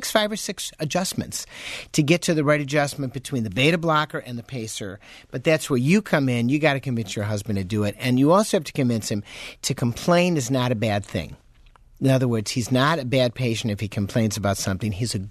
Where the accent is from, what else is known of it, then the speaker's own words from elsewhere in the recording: Chicago, Illinois, United States; when I go back to my hometown of Chicago, we'll go to a place called Francis's Restaurant